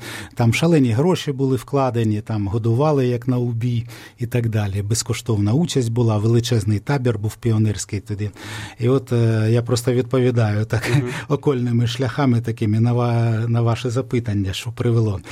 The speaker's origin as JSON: {"language": "Ukrainian", "town": "Bila Tserkva", "region": "Kyiv Oblast", "country": "Ukraine", "tie": "born there", "said": "Народився в Білій Церкві."}